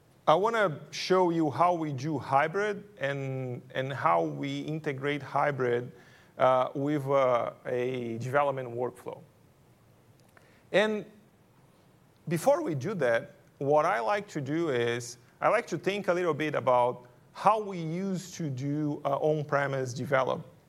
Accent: Brazil; accent: Brazilian; English is a second language; you notice by my accent, I'm Brazilian, right?

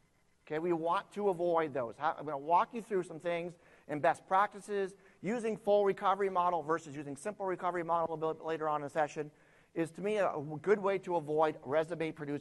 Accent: Vermont, United States; I'm from Vermont, like I said originally.

